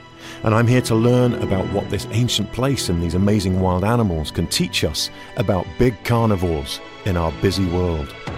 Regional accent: Pacific Northwest, United States; I'm used to the rain. I'm from the Pacific Northwest.

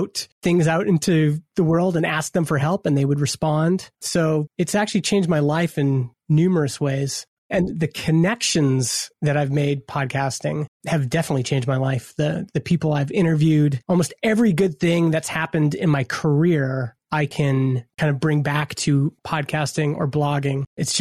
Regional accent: Alberta, Canada; I grew up in Alberta, Canada, where there's a lot of talk radio.

